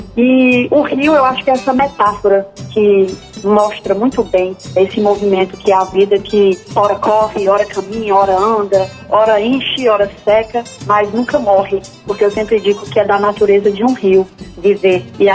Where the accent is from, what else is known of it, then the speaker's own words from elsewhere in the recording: Mombaça, Ceará, Brazil; Eu sou nascida e criada em Mombaça, uma cidade do interior do sertão, da região do Viamu